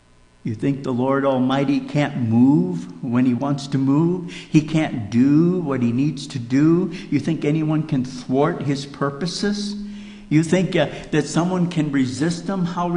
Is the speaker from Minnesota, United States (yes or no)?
yes; Minnesota, United States; accent: Minnesotan; I came from Minnesota. I speak Minnesotan. You betcha.